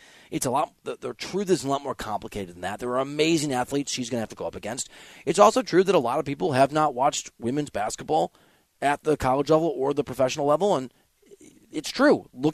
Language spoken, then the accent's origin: English; Iowa, United States; Have I mentioned, Tom, I'm from Iowa?